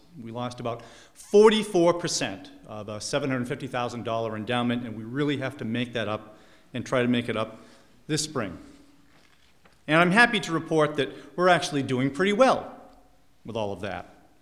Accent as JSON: {"language": "English", "town": "Waterville", "region": "Maine", "country": "United States", "said": "I'm from Waterville, Maine, and that is, of course, the home of Colby College, where he was a graduate of."}